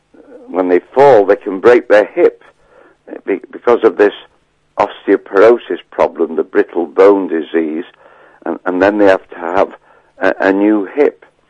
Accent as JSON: {"language": "English", "country": "United Kingdom", "said": "So as I'm a British pharmacist, I have a pharmacy in Prestwich, Manchester"}